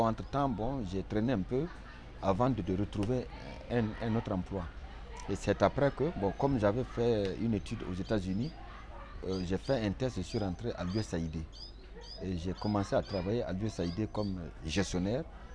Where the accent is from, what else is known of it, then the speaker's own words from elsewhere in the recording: Fada N'Gourma, Est, Burkina Faso; Je suis originaire de Fadangourma. Ma ville est située à l'est du Burkina et ma ville fait frontière avec le Niger, le Togo, le Bénin.